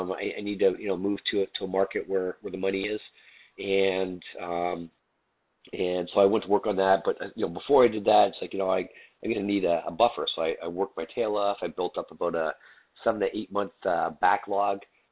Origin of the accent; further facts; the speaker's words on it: Canada; I'm from Canada, by the way.